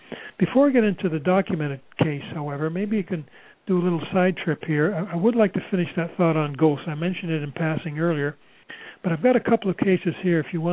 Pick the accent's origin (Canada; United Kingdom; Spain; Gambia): United Kingdom; England; born there; moved away; and I was born in England.